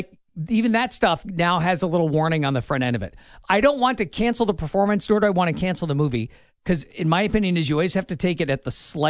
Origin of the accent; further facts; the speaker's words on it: Iowa, United States; reporting an explosion and large fire near Brighton, Iowa, which is just south of where I grew up in Washington County.